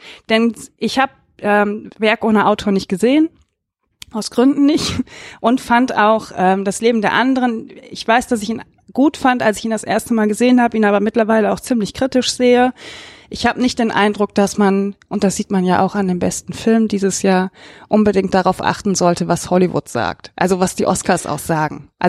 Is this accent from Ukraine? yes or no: no; Remscheid, North Rhine-Westphalia, Germany; Ich komme aus Remscheid.